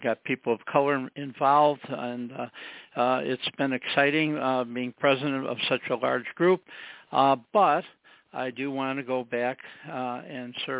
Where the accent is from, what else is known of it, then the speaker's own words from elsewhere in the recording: Chicago, Illinois, United States; born there; I am a Chicagoan. I was born on the west side, near the border of Austin Avenue, and the other side of the Austin is Oak Park.